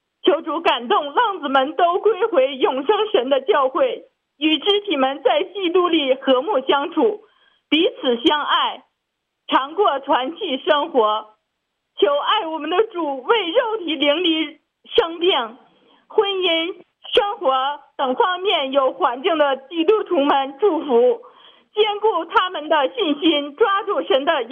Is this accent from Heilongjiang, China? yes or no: yes; Heilongjiang, China; 我是黑龙江的